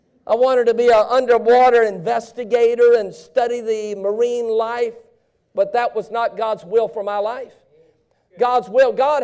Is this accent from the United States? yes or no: yes; Baton Rouge, Louisiana, United States; My wife was raised in Maine. I was raised in Baton Rouge.